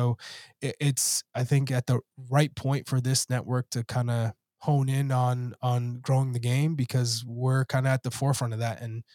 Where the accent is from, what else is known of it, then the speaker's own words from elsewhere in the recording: New England, United States; that was the first time I got to see a professional league and at my hometown team, the New England Revolution.